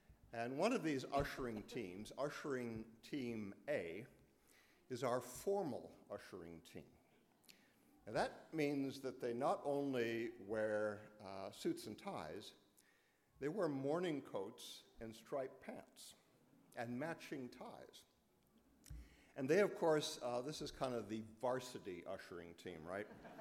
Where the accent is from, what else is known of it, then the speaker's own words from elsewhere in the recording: Michigan, United States; now in New York, United States; I grew up mostly in the Upper Peninsula of Michigan, so I qualify as a Youper.